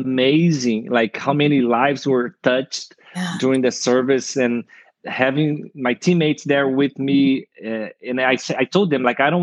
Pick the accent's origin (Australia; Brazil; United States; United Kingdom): Brazil; I came from Brazil, from a huge city, a major city in Brazil with like millions and millions of people. And I came to Chickasha, Oklahoma, which I think back then, I don't know, if I remember right, it was about 10,000 people in the whole town.